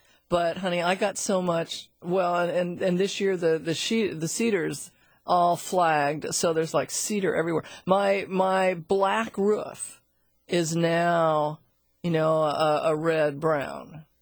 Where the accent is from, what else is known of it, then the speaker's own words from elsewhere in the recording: Seattle, Washington, United States; See, I grew up in Laurelhurst, so, you know, all of that area of Seattle is all my stomping grounds and, you know, went through school, all of that.